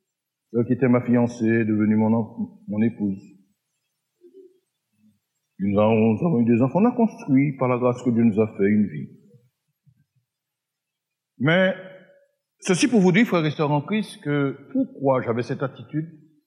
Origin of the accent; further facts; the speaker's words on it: Martinique; Et chez nous, en Martinique, à la campagne, nous étions dans un petit lieu. Oh, j'étais heureux dans ma jeunesse, dans mon enfance, mais c'était à la campagne